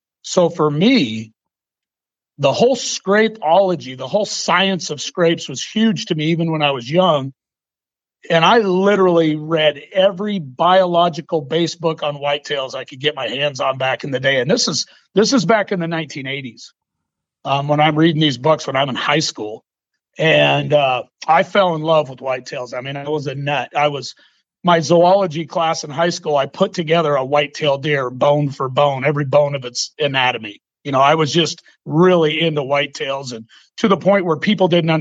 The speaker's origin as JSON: {"language": "English", "region": "Northwest", "country": "United States", "said": "So I have an extensive history of hunting I'm from the Northwest, and hunting mountain whitetails"}